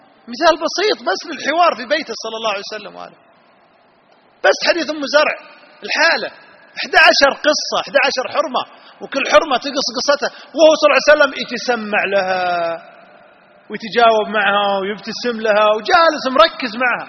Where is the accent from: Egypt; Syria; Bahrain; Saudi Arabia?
Saudi Arabia; أنا من السعودية